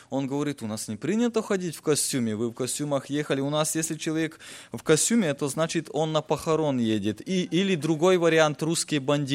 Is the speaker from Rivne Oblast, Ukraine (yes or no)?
yes; Rivne Oblast, Ukraine; moved away; мне 25 лет, я приехал с Украины, с Ровенской области. А наш край еще называется Полесье. У нас природа такая же, как и у вас, леса, болота. И мы живем в селе, которое называется село Старое Село, ему около 900 лет.